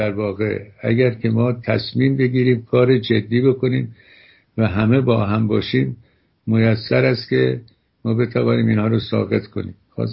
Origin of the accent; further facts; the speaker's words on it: Iran; ما همه ایرانی هستیم، زاده این سرزمین و اجداد ما هم چنین بوده